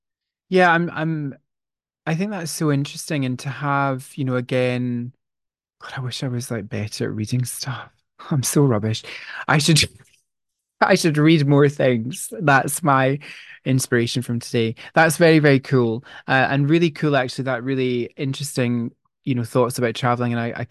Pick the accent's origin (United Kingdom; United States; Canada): United Kingdom; Glasgow, Scotland; I felt like I was going up in the world because I'm from Glasgow, but I felt like I really made it when I got to Edinburgh, you know?